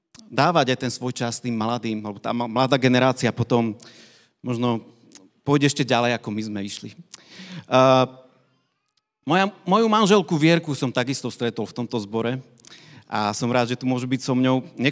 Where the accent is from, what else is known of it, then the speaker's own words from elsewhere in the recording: Tatras, Slovakia; keď v Tatrách, odkiaľ pochádzam